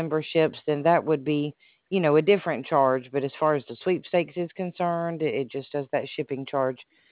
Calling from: Alabama, United States; And no, sir, I'm in Alabama.

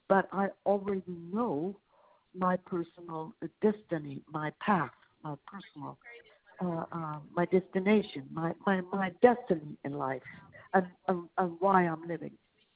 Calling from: Denmark; I'm calling from Denmark.

